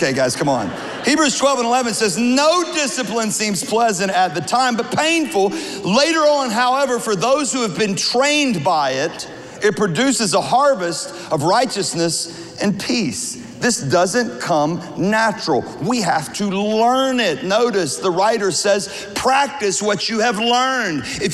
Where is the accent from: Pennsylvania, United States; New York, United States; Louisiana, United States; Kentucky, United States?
Louisiana, United States; now in Texas, United States; I'm from Louisiana. I live in Texas. I'm a Southern pastor.